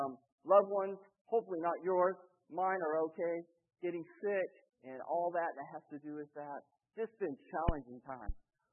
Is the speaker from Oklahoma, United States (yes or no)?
yes; Oklahoma, United States; Now I'm American. I'm from Oklahoma. And so, you know, I love a lot of the American traditions too.